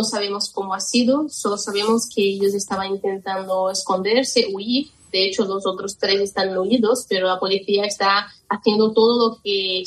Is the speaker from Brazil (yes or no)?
yes; Brazil; Spanish is a second language; para quien no sabe, soy brasileña, ¿no? De origen brasileña